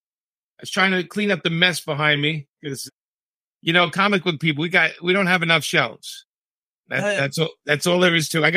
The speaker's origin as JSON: {"language": "English", "town": "Brooklyn", "region": "New York", "country": "United States", "tie": "born or raised there", "said": "When I was a kid, I grew up in Brooklyn, New York, right?"}